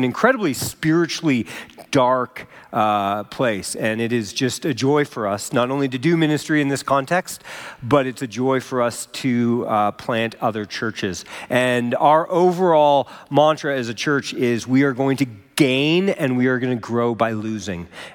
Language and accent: English; Minnesota, United States; now in Colorado, United States; Like, I grew up in Minnesota, and I know that it's just better here.